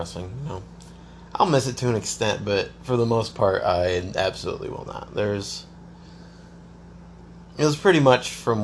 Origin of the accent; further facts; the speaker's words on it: South Bend, Indiana, United States; and I'm from South Bend, and my license says